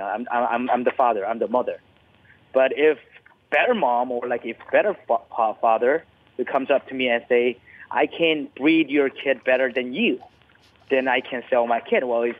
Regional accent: South Korea; first language Korean; English is a second language; Right, but we speak in English to communicate with each other. Even my mother tongue is Korean, your mother tongue is Bahasa Malay

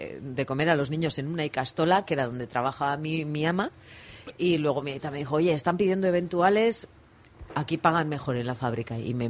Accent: Basque Country, Spain; porque soy vizcaína.

